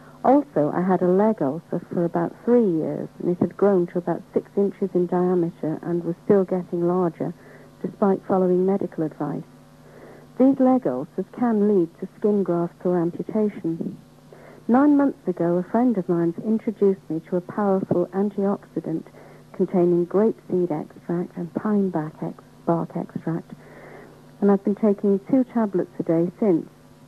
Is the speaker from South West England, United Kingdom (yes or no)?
no; Sale, North West England, United Kingdom; I'm from Sale in Manchester.